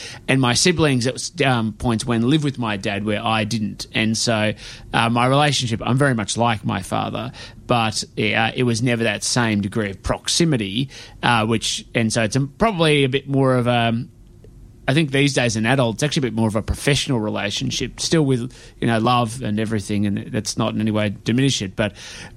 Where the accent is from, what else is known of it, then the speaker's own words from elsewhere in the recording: Mount Martha, Victoria, Australia; I grew up in, a few places, but for the most part, sort of like from about the age of seven on the Mornington Peninsula, in a place called Mount Martha